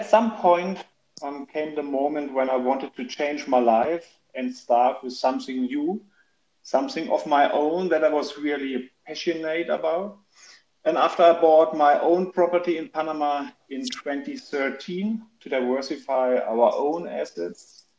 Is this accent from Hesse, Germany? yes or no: yes; Frankfurt, Hesse, Germany; English is a second language; Well, I'm 46 years old and I'm here from Frankfurt.